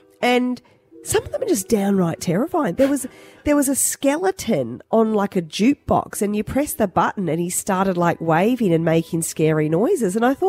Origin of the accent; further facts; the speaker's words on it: Wonga Park, Victoria, Australia; an interesting one here in Australia because I remember when I was a kid, we'd try. But mind you, I grew up in Wonga Park, which is semi-rural.